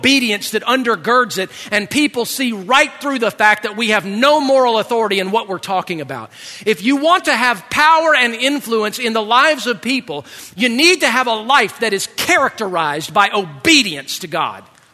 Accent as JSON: {"language": "English", "region": "Georgia", "country": "United States", "tie": "born or raised there", "said": "growing up in Georgia, I've seen the Blue Ridge Mountain and the Appalachian Mountains"}